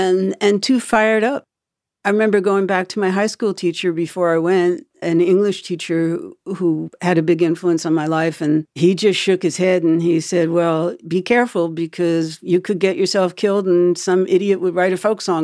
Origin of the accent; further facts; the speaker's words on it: the North, United States; because I'm a girl from the North. And I wouldn't think of crossing the street to get away from a person of color.